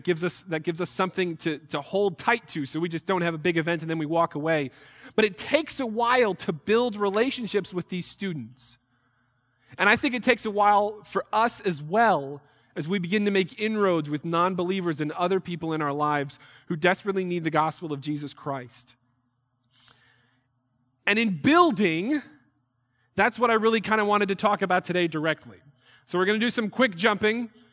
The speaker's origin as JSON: {"language": "English", "region": "New York", "country": "United States", "said": "I'm from New York originally, so I know how to just, you know, hey, don't touch me."}